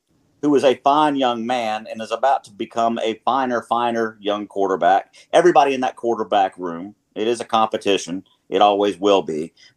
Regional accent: Clemmons, North Carolina, United States; I grew up in Clemens, North Carolina.

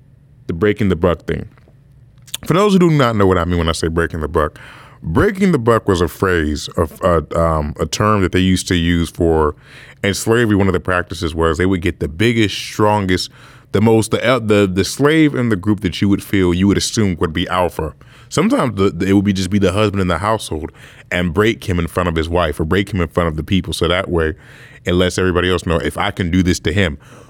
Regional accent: California, United States; because, you guessed it, I grew up in California.

